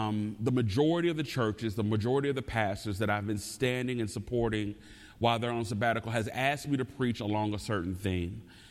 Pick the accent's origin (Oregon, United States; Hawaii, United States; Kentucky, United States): Kentucky, United States; Louisville; So, y'all, as I shared with you, I grew up in Louisville, Kentucky. But during the summers, I spent my summers in a small town in Tennessee called Hartsville.